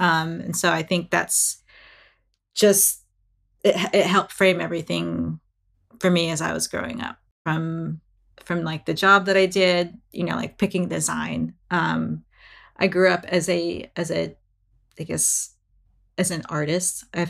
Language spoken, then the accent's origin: English; Texas, United States; also born or lived in Philippines; so when I grew up in the States, and I have a sister who's like 5 years older than me. And we came over, we immigrated from the Philippines into Texas of all places.